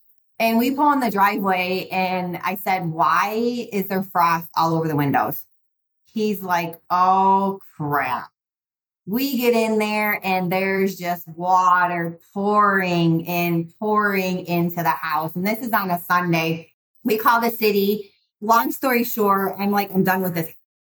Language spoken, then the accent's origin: English; Burbank, Illinois, United States; So I'm originally from Illinois.